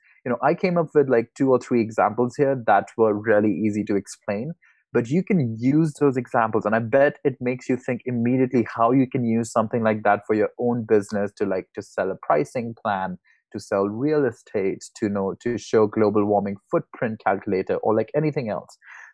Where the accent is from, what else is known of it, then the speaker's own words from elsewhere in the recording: India; English is a second language; moved away as an adult; now in Europe; So I'm originally from India. And initially I was doing, I came to Europe to do a PhD on marketing Shakespeare films.